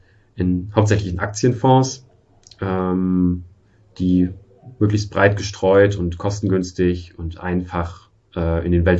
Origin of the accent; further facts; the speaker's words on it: Germany; born there; Ich bin in der DDR noch geboren und aufgewachsen. Nicht aufgewachsen, aber meine Familie ist in der DDR aufgewachsen